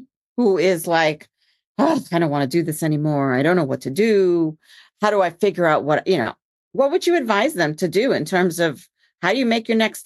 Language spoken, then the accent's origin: English; New York, United States; As a New Yorker, it's my world.